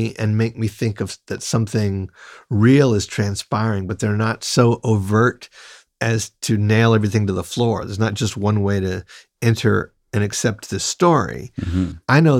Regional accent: North Carolina, United States; You know, I mean, I'm from North Carolina originally. Mm-hmm. I didn't really come of age there, but it is part of my DNA. Both my parents are natives of North Carolina.

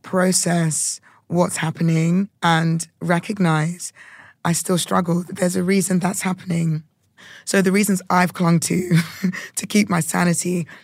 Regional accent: United Kingdom; I also shy away from it, being a Brit and being Ghanaian.

